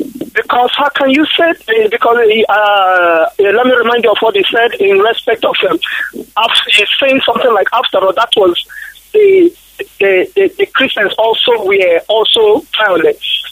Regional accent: Delta, Nigeria; now in New York City, United States; I'm calling from the New York City, here in the United States of America. But I'm originally from Delta State, in Dokko local government, in Biafra land.

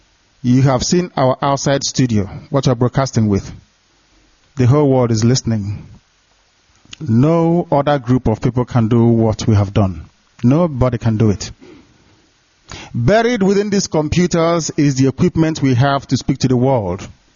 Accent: Umuahia, Abia, Nigeria; from Isiama Farukwi Ibeku. That's where I come from. People call it Omuaha.

